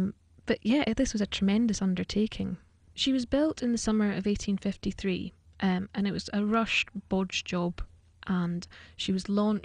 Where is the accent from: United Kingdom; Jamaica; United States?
United Kingdom; Scotland; accent: Scottish; now in Warrington, United Kingdom; I live in Warrington. My accent is Scottish, but I actually live in the northwest of England now.